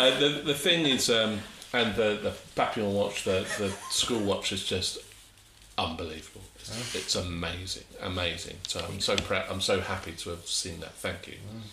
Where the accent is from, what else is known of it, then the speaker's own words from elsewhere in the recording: London, United Kingdom; I'm over here from London.